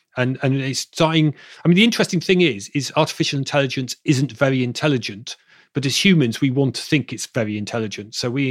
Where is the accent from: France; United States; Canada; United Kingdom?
United Kingdom; Bristol, South West England; accent: southern; now in Manchester, United Kingdom; So if I'm talking from Manchester, which is up in the north of England. But if I go back to my hometown in Bristol in the south, my southern accent will thicken